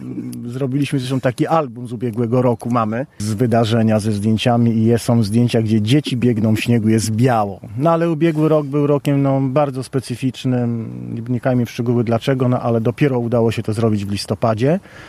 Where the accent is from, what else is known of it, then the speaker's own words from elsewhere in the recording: Warsaw, Masovian Voivodeship, Poland; Rzeszów ma do Warszawy dużo, bo ja jestem warszawiakiem, tak?